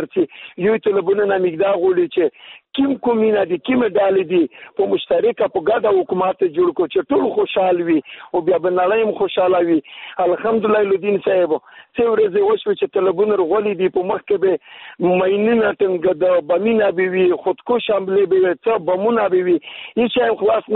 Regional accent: Afghanistan; now in Pakistan; زه په پاکستان کې هم د افغان مهاجر یم ای څلور څلوېښت کاله زه په پاکستان کې مهاجر یم

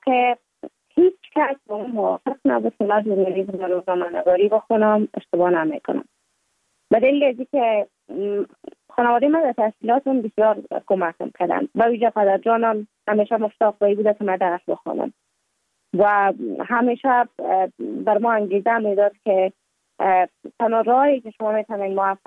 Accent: Kabul, Afghanistan; also born or lived in Mazar-i-Sharif; بعد از تولد ما تا 5 سالگی ما در مزار بودیم، بعد ناقل کابل شدیم چون به اساس کاربار که در جانم داشت ما در کابل زندگی نکردیم و ما مکتب در اونجا خواندم. دوره طفولیت ما در کابل سپری کردیم

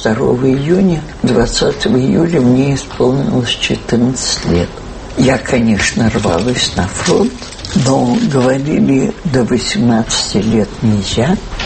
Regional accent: Moscow, Russia; И голодно было, и мы, москвичи, которые там

